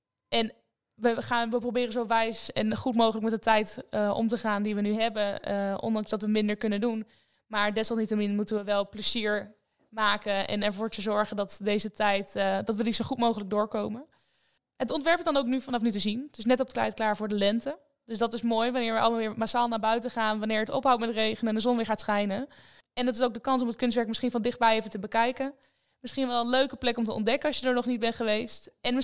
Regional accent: Overijssel, Netherlands; now in Haarlem, Netherlands; Ben geboren en getogen in Twente. En ik kan nu sinds 1 jaar precies Haarlem mijn thuis noemen. Ik heb jarenlang gereisd.

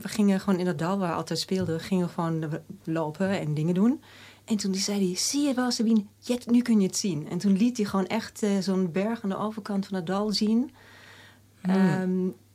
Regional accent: Baden-Württemberg, Germany; Ik ben opgegroeid in Oostenrijk. Mijn vader is Oostenrijks, maar ja? ik ben opgegroeid in het Zwarte Woud.

